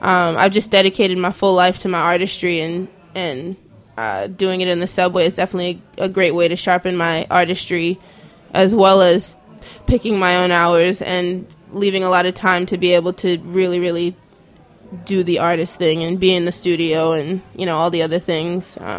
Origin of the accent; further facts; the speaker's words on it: Georgia, United States; Being raised in Georgia too, I've had a lot of like alternative rock 90s kind of influence. But I'm also Jamaican